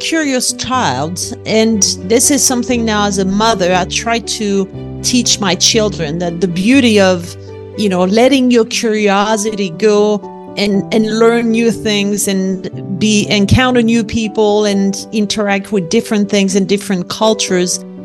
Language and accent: English; Lyon, Auvergne-Rhône-Alpes, France; accent: French; English is a second language; I was born and raised in France, as I'm sure your audience will pick up on my French accent very quickly. Oh. And I had a very easy, happy childhood living in the southeast of France, in Lyon